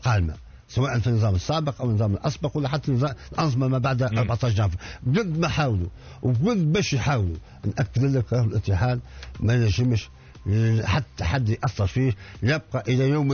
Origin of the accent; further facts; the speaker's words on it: Tunisia; وأنا ولد الريف وعشت وعايش في الريف وإلى حد الآن دارنا والروح الريف